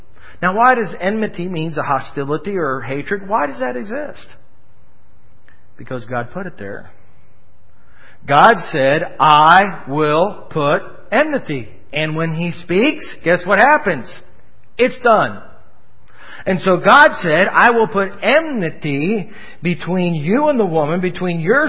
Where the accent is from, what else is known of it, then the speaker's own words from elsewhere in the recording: Pennsylvania, United States; I have a friend back when I was growing up in Pennsylvania.